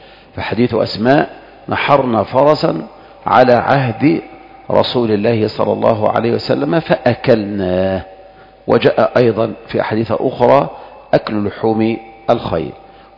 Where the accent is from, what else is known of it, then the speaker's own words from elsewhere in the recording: Egypt; ما نعلم لا في بلدنا مصر ولا في بلاد أخرى تسمع عن هذا